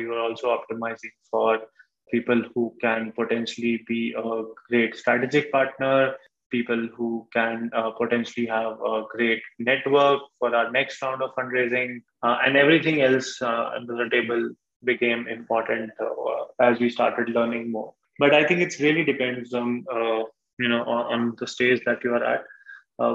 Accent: Alwar, Rajasthan, India; I come from a, you know, regular middle-class background. I grew up in Alwar. It's a small city in Rajasthan.

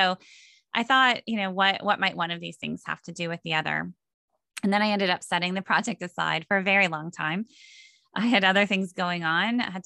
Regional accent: Iowa, United States; So I'm a Midwesterner. I grew up in a small town in Iowa, a Dutch ethnic community.

